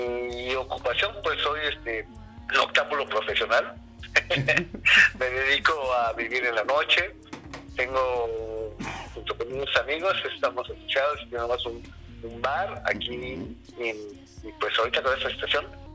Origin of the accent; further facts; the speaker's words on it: Mexico City, Mexico; now in Puerto Escondido, Mexico; Yo soy del DF, viví durante 27 años en la Ciudad de México